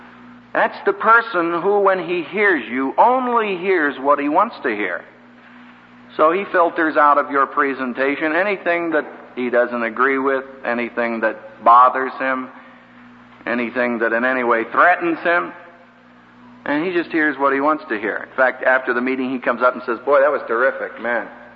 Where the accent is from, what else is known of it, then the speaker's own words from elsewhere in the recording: Philadelphia, Pennsylvania, United States; I just happened to mention I was from Philadelphia or I had an Eskimo dog when I was a boy